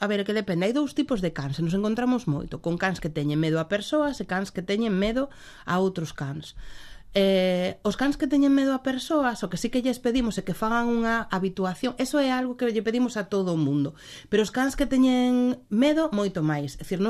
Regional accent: Ferrol, Galicia, Spain; eu son de Caranza, son de aquí

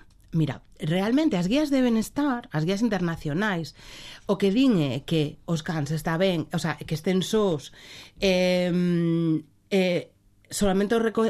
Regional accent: Ferrol, Galicia, Spain; eu son de Caranza, son de aquí

